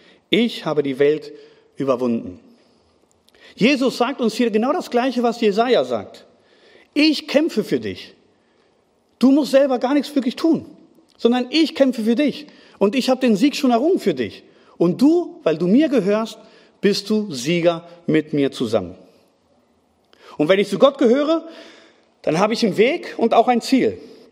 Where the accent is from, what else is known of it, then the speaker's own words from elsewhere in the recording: Spain; Ich habe es 4 Jahre davor erlebt. Als Spanier, da haben wir auch 2010 haben wir gesagt, wir sind Weltmeister